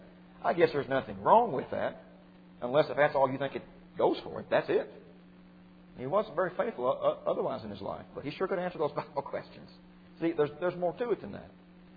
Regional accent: Kentucky, United States; back up in my hometown of Kentucky

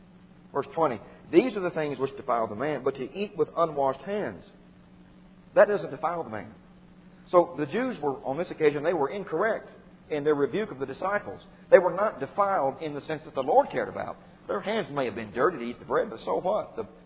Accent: Kentucky, United States; back up in my hometown of Kentucky

